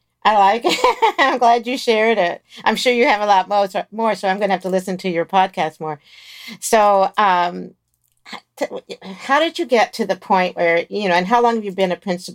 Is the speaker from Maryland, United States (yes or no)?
yes; Bethesda, Maryland, United States; I also have to tell you, I grew up in Maryland, not too far from you.